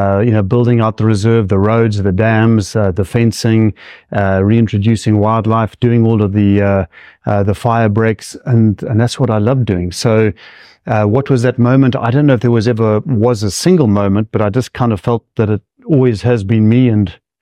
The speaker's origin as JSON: {"language": "English", "country": "Zimbabwe", "tie": "born or raised there", "said": "growing up, born and growing up in Zimbabwe"}